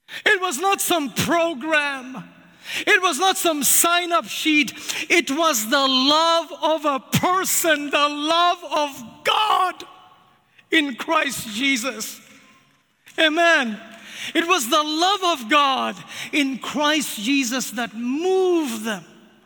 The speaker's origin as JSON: {"language": "English", "country": "India", "tie": "born or raised there", "said": "I grew up in India, and my people were unreached people groups. They were called Nagas. This is my people in India."}